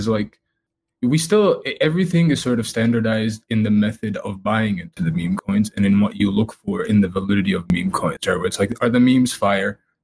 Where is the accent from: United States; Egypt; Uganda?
Egypt; But if you go outside of America, growing up in Egypt